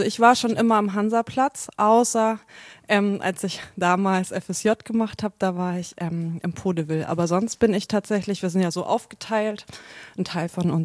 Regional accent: North Rhine-Westphalia, Germany; also born or lived in Nuremberg; also ich bin in Nürnberg geboren, also Mittelfranken. Und dann bin ich aber oft umgezogen. Also ich habe in NRW sprechen gelernt, deswegen hört man mir das nicht so richtig an mit dem Süddeutsch.

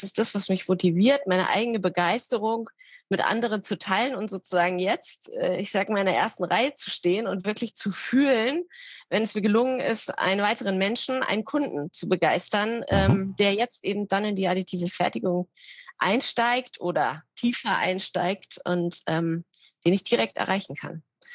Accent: Berlin, Germany; bin deswegen in meine Heimat Berlin zurückgekehrt.

